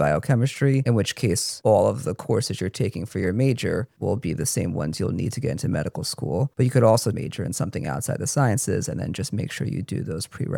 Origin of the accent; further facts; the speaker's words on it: New York, United States; I grew up in Rockland County. I went to New Jersey for college. So most of my family and friends were local.